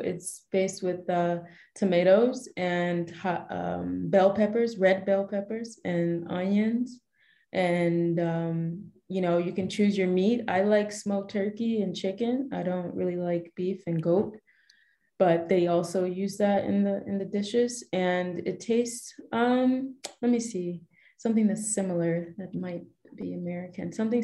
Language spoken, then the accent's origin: English; Nigeria; But yeah, Nigeria, and being Nigerian, I'm also a dual citizen. So I get to go there and I have my second home there as well.